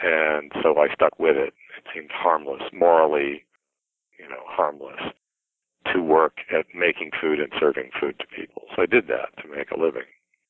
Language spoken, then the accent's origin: English; Illinois, United States; Well, I'm a Midwesterner by birth. I grew up in central Illinois and was educated there at the University of Illinois.